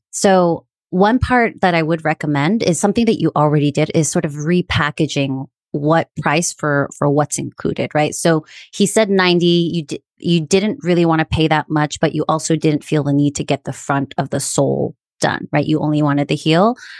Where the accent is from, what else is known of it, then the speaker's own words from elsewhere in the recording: United States; So I'm Korean American. When I walk into a shop and I see they're Korean, I immediately speak in Korean